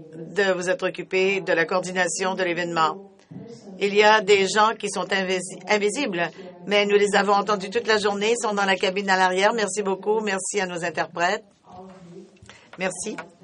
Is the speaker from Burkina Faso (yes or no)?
yes; Ouagadougou, Centre, Burkina Faso; Je viens de Ouagadougou.